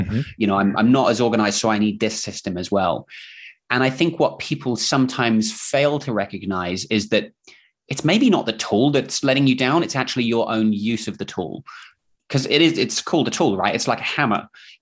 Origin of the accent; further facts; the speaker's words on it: England, United Kingdom; accent: mix of English and Kiwi New Zealand accent; now in New Zealand; I'm actually from England, from the UK, but I moved here with my family about 15 years ago. So if you're wondering what is this accent, it's sort of a mix of English slash Kiwi New Zealand accent.